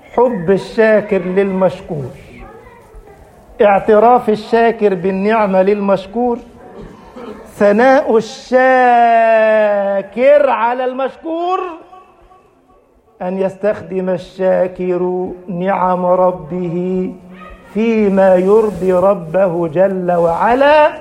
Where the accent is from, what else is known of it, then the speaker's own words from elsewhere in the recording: Egypt; واجعل بلدنا مصر أمنا أمانا، سخاء رخاء